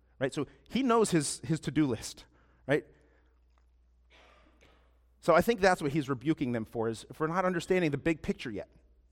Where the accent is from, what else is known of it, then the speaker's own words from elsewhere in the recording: Ohio, United States; I'm not a seafaring guy. I'm from Ohio, so we don't have a lot of sea experiences.